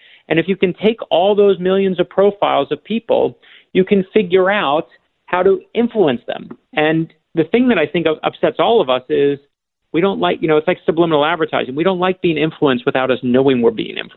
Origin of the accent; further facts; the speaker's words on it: Miami, Florida, United States; I stopped in Miami, in my hometown now.